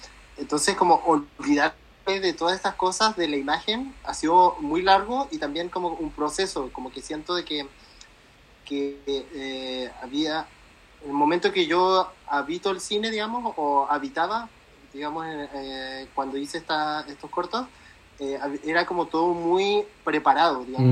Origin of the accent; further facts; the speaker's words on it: Patagonia, Chile; now in France; vengo de la Patagonia, porque, digamos, vivo en Francia ahora y como que he vivido muchos lugares también, he recorrido mucho Chile también